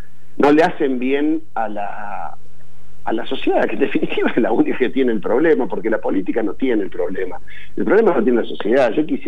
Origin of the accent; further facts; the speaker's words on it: Córdoba, Argentina; Yo como cordobés